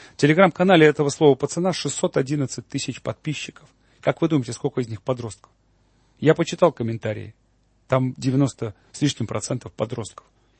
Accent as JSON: {"language": "Russian", "region": "Moscow", "country": "Russia", "tie": "born or raised there", "also_born_or_lived": "Kazan", "said": "А потом я вырос, извините, в Москве в 80-е годы."}